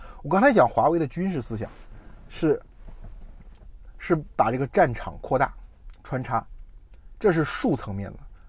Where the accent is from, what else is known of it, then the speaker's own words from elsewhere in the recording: China; 我们中国人买车核心的逻辑是比较啊